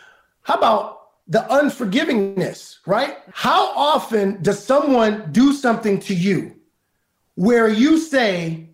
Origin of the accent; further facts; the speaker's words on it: Brooklyn, New York, United States; I remember growing up in Brooklyn